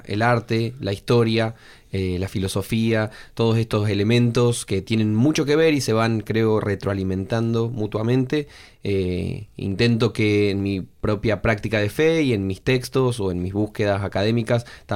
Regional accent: Córdoba, Argentina; Sí, vengo de la ciudad de Córdoba, en Argentina. En realidad nací y crecí en el interior de la provincia de Córdoba, pero ya hace muchos años que vivo en la capital. Me fui a estudiar y me fui quedando de a poco.

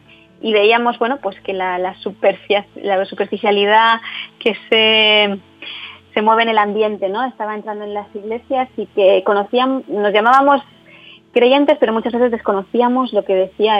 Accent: Barcelona, Catalonia, Spain; now in Almería, Spain; he estado viviendo en Barcelona, soy de Barcelona de toda la vida y ahora estoy en Almería viviendo.

